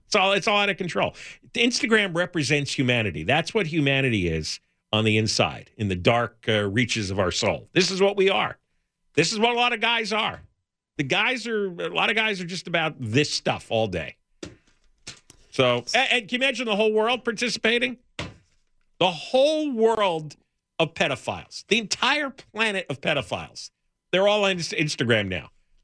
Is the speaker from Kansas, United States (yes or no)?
no; Malibu, California, United States; Oh, this is rude. This is not okay. I'm from Malibu.